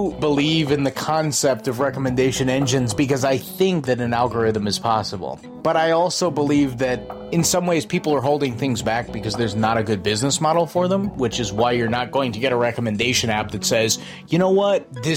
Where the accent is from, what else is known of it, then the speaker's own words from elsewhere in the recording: Brunswick, Maine, United States; where I grew up in Brunswick, Maine.